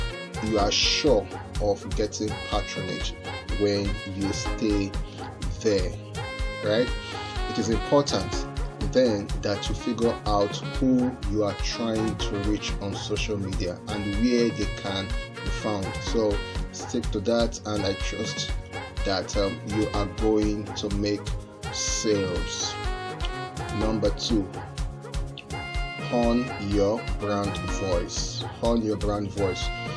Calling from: Port Harcourt, Rivers, Nigeria; By the way, I am reaching you from the Garden City, Port Harcourt of Nigeria.

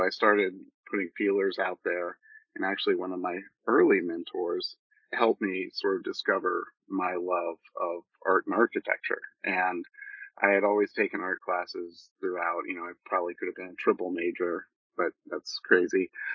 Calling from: Seattle, Washington, United States; Seattle, Washington. Not so sunny Seattle, Washington.

